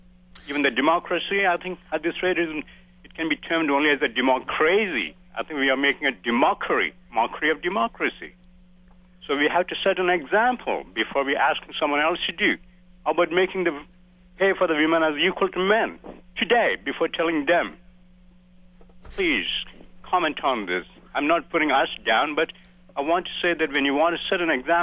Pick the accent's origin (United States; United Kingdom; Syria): United States; San Diego, California; I'm from San Diego.